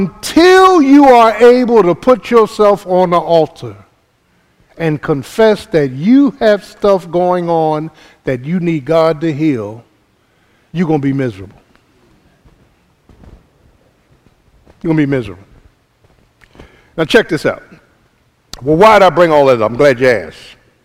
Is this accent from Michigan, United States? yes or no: no; Philadelphia, Pennsylvania, United States; I grew up in South Philly. Ain't no eagles in South Philly.